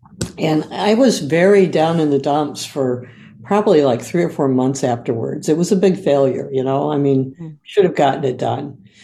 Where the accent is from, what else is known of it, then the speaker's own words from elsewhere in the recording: Indiana, United States; But, you know, my best friend growing up in Indiana, who was Kathy Legg, is now Kathy Kroll, is still one of my best friends.